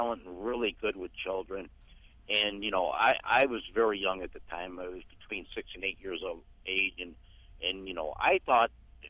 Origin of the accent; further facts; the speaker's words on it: Canandaigua, New York, United States; I grew up in Ithaca in Canandaigua.